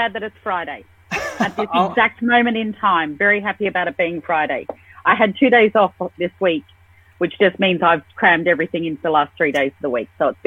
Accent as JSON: {"language": "English", "country": "Australia", "accent": "Australian", "moved": "yes", "lives_now": "London, United Kingdom", "said": "As you can definitely tell from the accent, I'm an Aussie."}